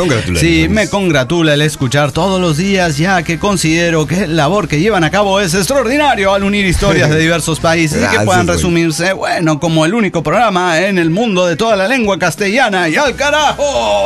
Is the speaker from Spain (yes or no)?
no; Tecomán, Colima, Mexico; soy de Tecomán y San Sebastián. No podría decirle dónde residí más tiempo